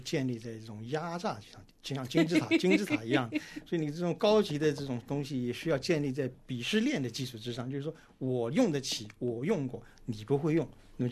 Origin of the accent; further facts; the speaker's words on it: Shanghai, China; 过去我小时候在上海，那上海那个自来水味道那个氯气很重的